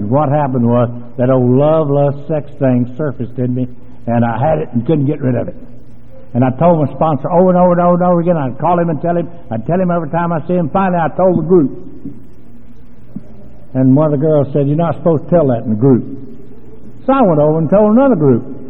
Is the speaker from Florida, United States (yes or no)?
no; Texas, United States; She's a Yankee and I'm a Texan.